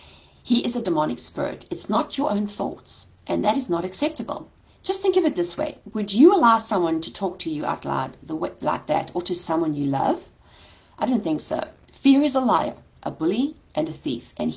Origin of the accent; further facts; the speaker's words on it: South Africa; moved away; growing up in South Africa and the trauma I had to go through as a child